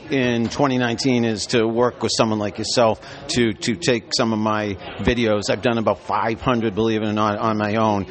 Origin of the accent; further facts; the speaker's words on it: Sudbury, Massachusetts, United States; I wanted to mention, we're both from Sudbury.